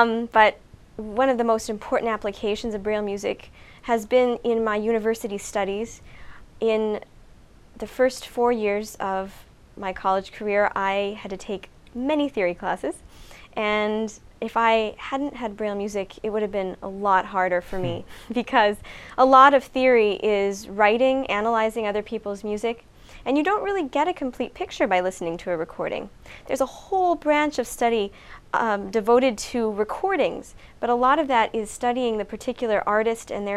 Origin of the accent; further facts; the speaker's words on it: Albuquerque, New Mexico, United States; now in Washington, United States; I'm from Albuquerque, New Mexico, originally. Right now, I am living in the D.C. area.